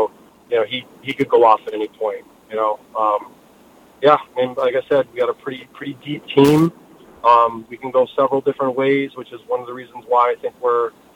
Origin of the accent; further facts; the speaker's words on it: Massachusetts, United States; I'm originally from Western Mass.